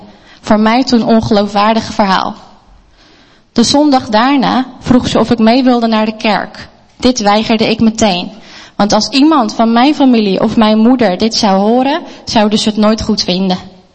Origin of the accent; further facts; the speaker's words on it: Rotterdam, South Holland, Netherlands; born there; ik ben geboren in Rotterdam in een Turks gezin.